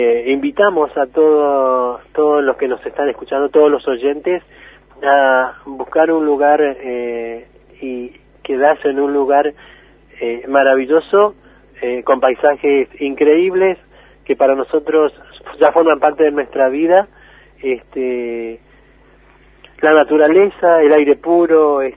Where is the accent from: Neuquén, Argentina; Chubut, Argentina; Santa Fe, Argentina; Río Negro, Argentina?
Chubut, Argentina; Esquel; now in Paso del Sapo, Argentina; aunque soy de Esquel, pero me siento más, soy más de Paso del Sapo por la cantidad de años